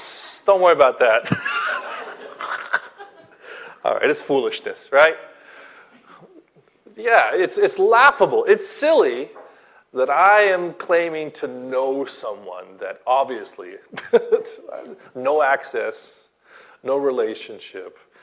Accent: Los Angeles, California, United States; In fact, I'm from Los Angeles.

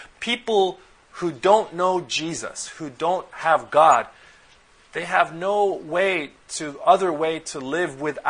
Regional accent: Philippines; I'm a Filipino, and our custom is not like the North American or European tradition of being circumcised

